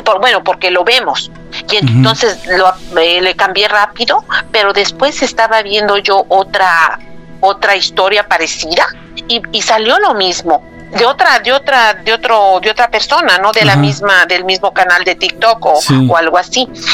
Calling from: Canada; de Canadá.

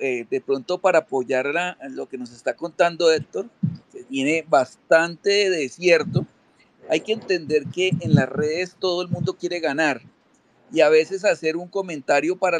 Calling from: Bogotá, Colombia; Yo estoy en Bogotá.

